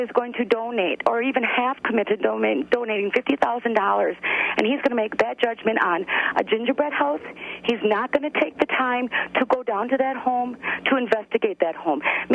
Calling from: Wausau, Wisconsin, United States; Hi, I'm from Wausau, Wisconsin, and I do work with the elderly

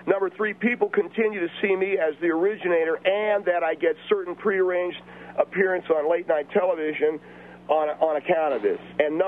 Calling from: Temple City, California, United States; I'm calling from Temple City.

